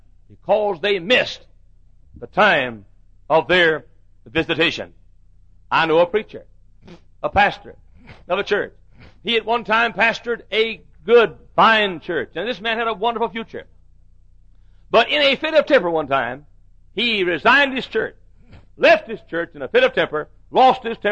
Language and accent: English; Dallas, Texas, United States; I was sitting in a motel room in Dallas, Texas, my hometown, and the phone rang and I answered it.